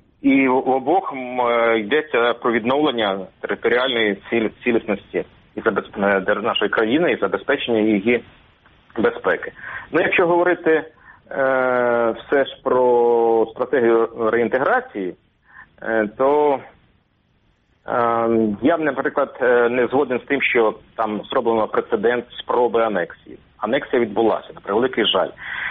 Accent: Crimea, Ukraine; moved away as an adult; Там значна частина мого життя, 30 років, пов'язана з Кримом. І в 14-му, в тому самому, я вимушений був його залишити. І отож, як колишній кримчанин

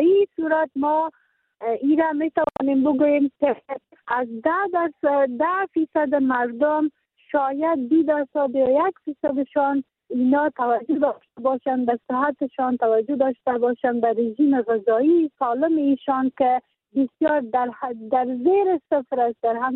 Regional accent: Faryab, Afghanistan; در ولایت ما با 14 ولسوالی که ولایت فاریاب داره

